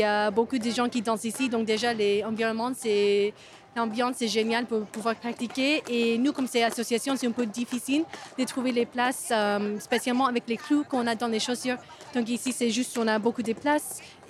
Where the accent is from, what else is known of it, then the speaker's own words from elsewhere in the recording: Los Angeles, California, United States; French is a second language; now in Paris, France; je viens de Los Angeles, Californie.